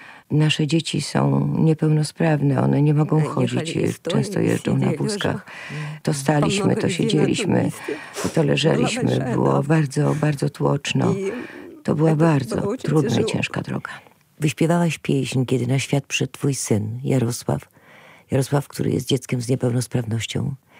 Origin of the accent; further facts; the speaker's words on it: Ukraine; Polish is a second language; now in Lublin, Poland; Jestem obywatelką Ukrainy. Jestem Ukrainką.